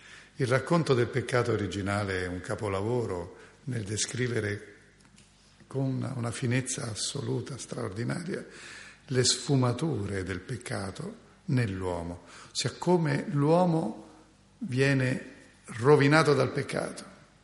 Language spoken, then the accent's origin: Italian; Genoa, Liguria, Italy; born there; Noi siamo stati fortunati, siamo nati a Genova.